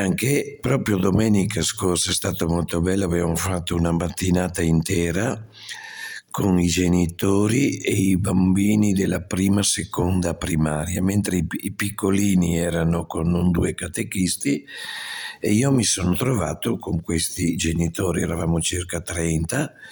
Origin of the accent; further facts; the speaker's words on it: Veneto, Italy; lì nel mio paese, in Valpolicella